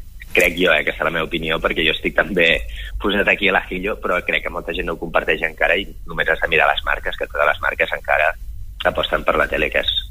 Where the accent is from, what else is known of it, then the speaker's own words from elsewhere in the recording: Pals, Catalonia, Spain; now in Barcelona, Spain; Jo, com tu has dit, soc de Pals, però estic aquí treballant a Barcelona